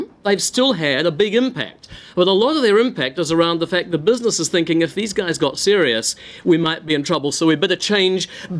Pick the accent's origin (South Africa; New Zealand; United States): New Zealand; I come from New Zealand, and my country has just put in place